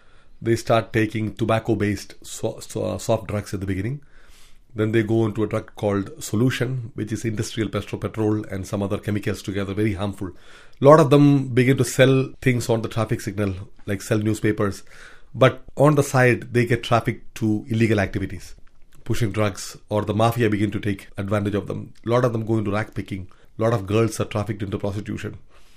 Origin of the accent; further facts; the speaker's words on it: Kerala, India; now in Mumbai, India; No, I'm from Kerala, which is the southernmost part of India. I've been in Mumbai only for close to 3 years.